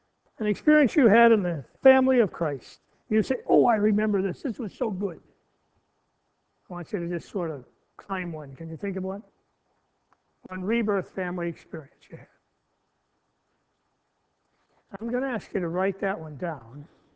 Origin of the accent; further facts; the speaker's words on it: Indiana, United States; I grew up just outside of Chicago in Indiana.